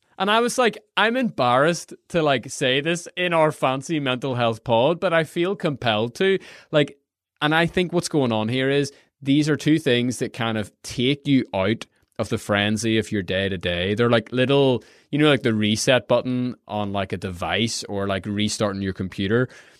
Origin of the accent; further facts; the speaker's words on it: Ireland; growing up in Ireland, we swim in the sea year round.